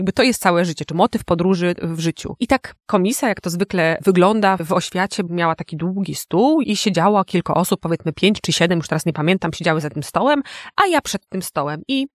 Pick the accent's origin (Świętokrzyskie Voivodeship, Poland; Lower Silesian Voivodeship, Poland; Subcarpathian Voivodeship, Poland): Lower Silesian Voivodeship, Poland; Szklarska Poręba; also born or lived in Wrocław; Urodziłam się we Wrocławiu. W wieku 4 lat przeprowadziłam się oczywiście z rodzicami do Szklarskiej Poręby, także tutaj już okolice Jeleniej Góry